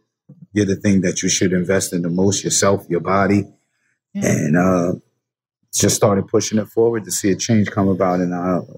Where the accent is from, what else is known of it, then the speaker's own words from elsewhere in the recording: Yonkers, New York, United States; But growing up in Yonkers, it was pretty, I like to say it was rough, but great. It was I'm 48, so me growing up was in the 70s and 80s